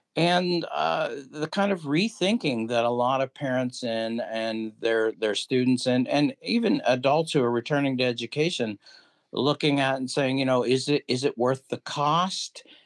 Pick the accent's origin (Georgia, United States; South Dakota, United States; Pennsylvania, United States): Pennsylvania, United States; Most people would say Dubois, but, you know, being from Pennsylvania, it's Dubois.